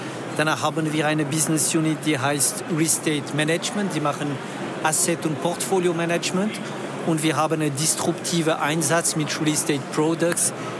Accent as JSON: {"language": "German", "town": "Lausanne", "region": "Vaud", "country": "Switzerland", "tie": "born or raised there", "also_born_or_lived": "France", "accent": "French", "second_language": "German", "said": "mit dem französischen Akzent. Also ich bin in Lausanne aufgewachsen"}